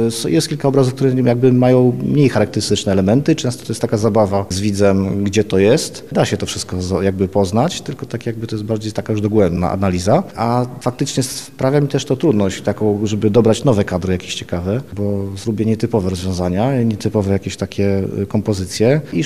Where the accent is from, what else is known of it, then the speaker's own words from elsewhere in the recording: Lublin, Lublin Voivodeship, Poland; Ja jestem urodzony w Lublinie, no i z wyboru lublinianin, dlatego że wróciłem do Lublina po studiach.